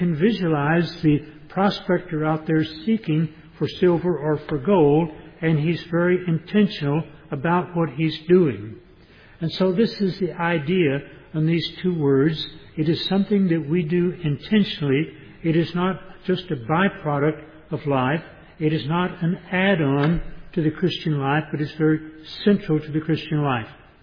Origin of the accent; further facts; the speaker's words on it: Texas, United States; When I was growing up in East Texas, there was a saying that was used from time to time about someone